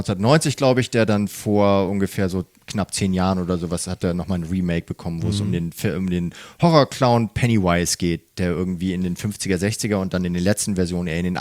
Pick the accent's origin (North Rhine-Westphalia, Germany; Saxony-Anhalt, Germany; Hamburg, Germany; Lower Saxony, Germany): Hamburg, Germany; Hier bei uns in Hamburg sagt man Es.